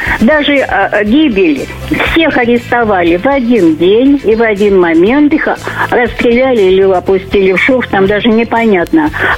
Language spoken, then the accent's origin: Russian; Kadiivka, Luhansk Oblast, Ukraine; Да я сама родом из Луганской области. Родилась там, в городе Кадивка, ныне это Стаханов.